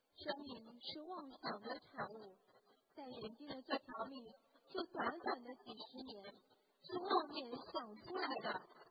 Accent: Sichuan, China; 我来自四川绵山

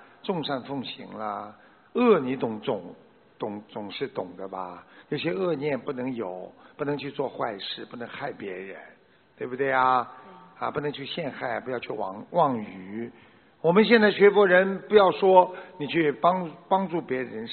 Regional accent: China; 所以我们中华民族源远流长，所以我们中国人真的是这个很有志气啊

